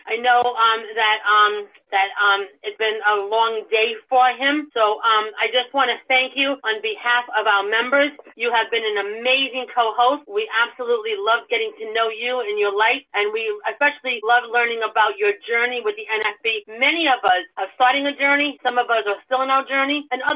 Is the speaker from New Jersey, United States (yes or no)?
yes; New Jersey, United States; I'm from Jersey. What exit are you at?